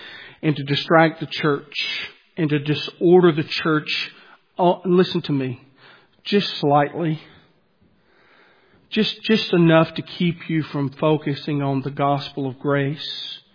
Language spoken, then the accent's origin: English; Louisiana, United States; also born or lived in Alabama; Okay, I'm from Louisiana, Alabama/Louisiana. Let me tell you something. We eat oysters there.